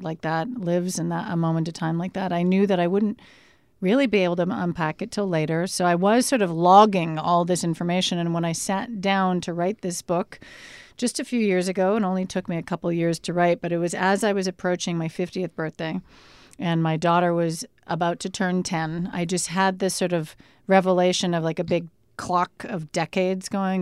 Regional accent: Canada; born there; I'm born Canadian with dual citizenship, jumped into an American thing

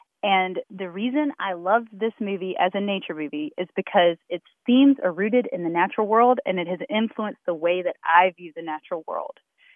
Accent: Raleigh, North Carolina, United States; I am an entomologist from Raleigh.

